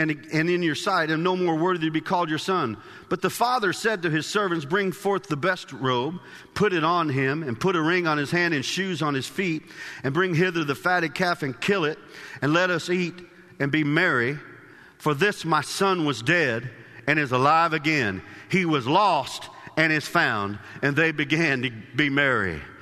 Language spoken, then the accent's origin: English; Illinois, United States; I grew up in Central Illinois, and in the summertime, we would put up straw and hay bales